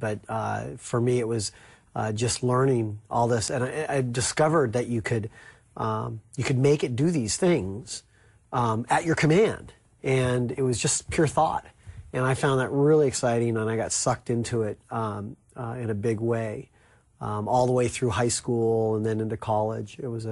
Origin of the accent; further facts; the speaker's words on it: Vail, Colorado, United States; growing up in Vail was a little bit like growing up at Disneyland.